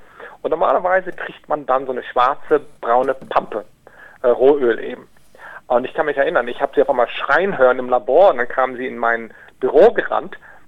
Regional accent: Lower Saxony, Germany; also born or lived in Freiburg; Ich habe da ziemlich lange gewohnt, aber ursprünglich komme ich aus Norddeutschland, aus Niedersachsen, in der Nähe der Grenze zu Holland.

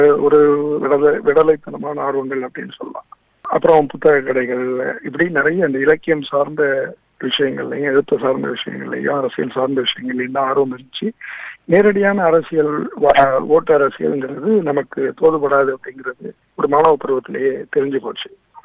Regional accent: Mannargudi, Tamil Nadu, India; இயல்பாவே சின்ன வயதுல இருந்து ஒரு அரசியல் குடும்ப பின்னணியில வந்தவனா. மன்னார்குடி என்னுடைய சொந்த ஊர்.

